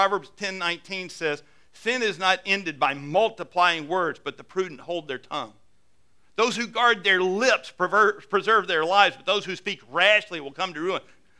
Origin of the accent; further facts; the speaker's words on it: Louisiana, United States; oh, you're from Alabama? Hey, I'm from Louisiana.